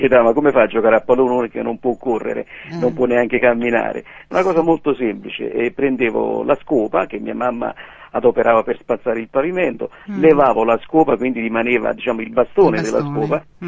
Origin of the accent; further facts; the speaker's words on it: Naples, Campania, Italy; born there; io sono nato a Napoli nel lontano 1948, quindi sto bussando alla soglia dei 60 anni.